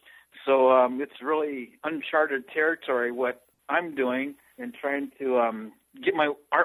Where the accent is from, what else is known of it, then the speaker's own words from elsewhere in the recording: Pine Ridge, South Dakota, United States; I'm from Pine Ridge, South Dakota, didn't start art until I was 30